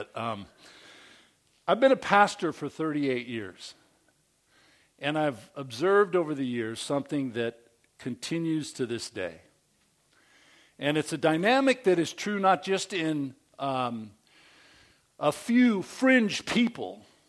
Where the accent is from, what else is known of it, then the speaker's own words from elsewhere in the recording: East Bay, California, United States; now in Oregon, United States; Oh, I'm from East Bay, I'm telling them